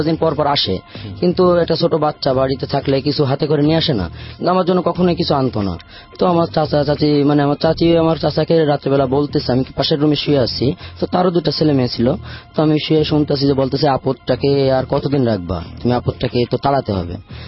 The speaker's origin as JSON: {"language": "Bangla", "town": "Khulna", "region": "Khulna Division", "country": "Bangladesh", "tie": "born there", "said": "আমার জন্ম খুলনাতে, খুলনা চন্দলি মহল গাজীপাড়া গ্রামে।"}